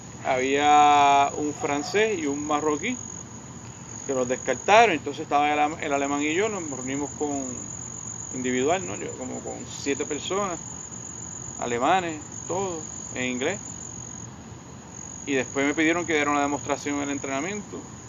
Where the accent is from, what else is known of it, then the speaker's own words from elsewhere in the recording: Puerto Rico; now in Germany; para nosotros, la gente que viene de una colonia, un país pequeño, una isla pequeña